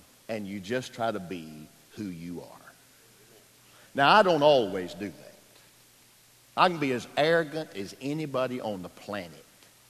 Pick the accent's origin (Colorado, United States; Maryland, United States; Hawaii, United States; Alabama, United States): Alabama, United States; Pisgah; So I looked up at him and I said, sir, I'm from Pisgah, Alabama. Ain't never had no foie gras.